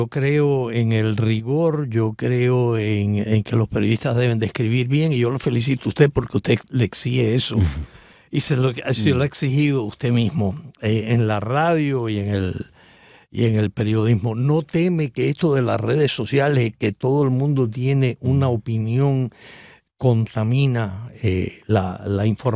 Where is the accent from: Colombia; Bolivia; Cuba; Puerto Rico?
Cuba; yo soy cubano